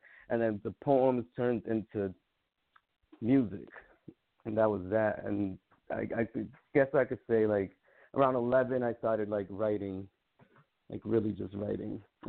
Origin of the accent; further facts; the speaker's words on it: New York, United States; also born or lived in Puerto Rico; because I was born in Puerto Rico. So once I turned like about 4 years old, we left to New York.